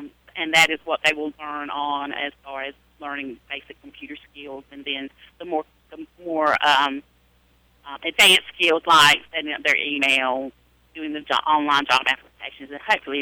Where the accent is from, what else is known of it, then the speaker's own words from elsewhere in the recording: the South, United States; accent: Southern; which sometimes is helpful when it's read in something other than my Southern accent